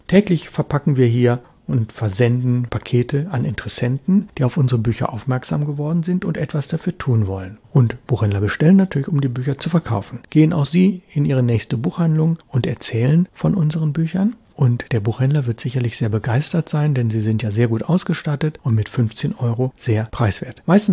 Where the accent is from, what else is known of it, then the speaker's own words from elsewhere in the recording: Bonn, North Rhine-Westphalia, Germany; Bitte grüße mir meine Heimatstadt Bonn